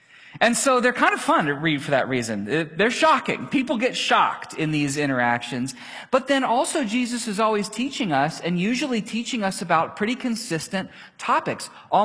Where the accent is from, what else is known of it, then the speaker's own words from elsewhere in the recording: Ohio, United States; I always pictured the forest when I heard wilderness, because I'm from Ohio.